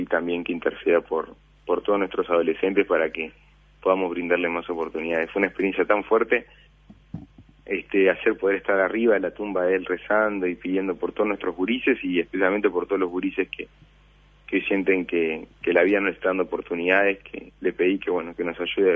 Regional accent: Argentina; Ahora soy cura argentino, jesuita y villero.

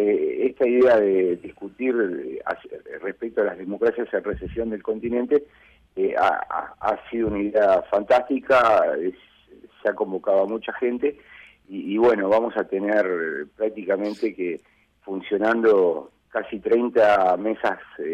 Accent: Uruguay; en Uruguay tardamos 2 décadas más, ¿no?

